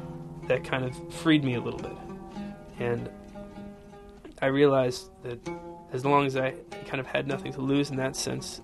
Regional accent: New Mexico, United States; I tell people that I was from New Mexico, but then I tell people that I spent time in Iraq, and I'm no longer from New Mexico.

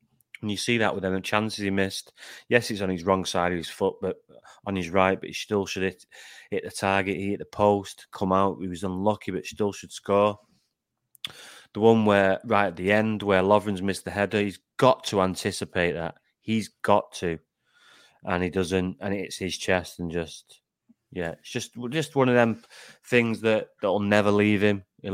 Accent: Manchester, North West England, United Kingdom; I'm from Manchester

